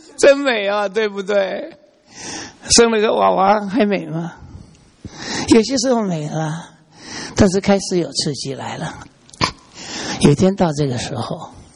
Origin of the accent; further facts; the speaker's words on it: China; 这是我们中国人一个大问题，在家里呢老夫老妻的讲什么我爱你。